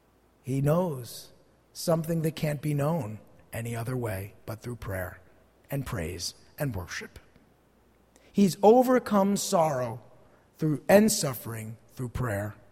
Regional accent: New Jersey, United States; I know what I would have said, because I'm from New Jersey and I'm Sicilian.

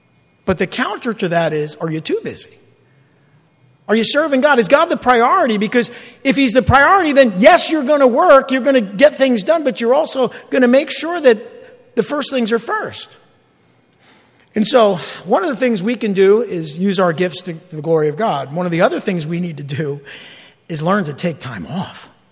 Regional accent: East Rutherford, New Jersey, United States; I grew up in East Rutherford over here

